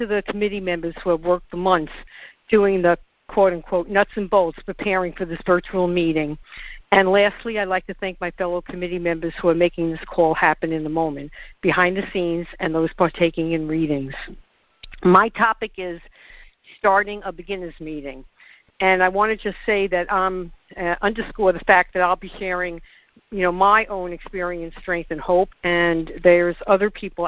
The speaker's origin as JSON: {"language": "English", "town": "New York City", "region": "New York", "country": "United States", "said": "I'm a debtor. I'm a debtor from New York City."}